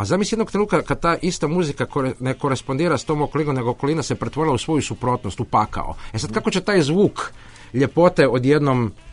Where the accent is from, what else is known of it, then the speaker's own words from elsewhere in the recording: Croatia; iz zemlje otkud ja dolazim, iz Hrvatske, ne?